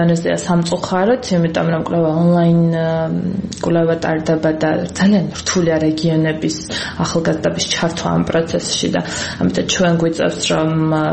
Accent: Zugdidi, Samegrelo-Zemo Svaneti, Georgia; სადაც მე თვითონ ზუგდიდელი ვარ

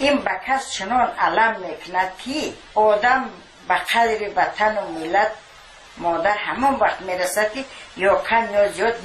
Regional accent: Tajikistan; بعد میگفتن که من تاجیکم از تاجیکستان

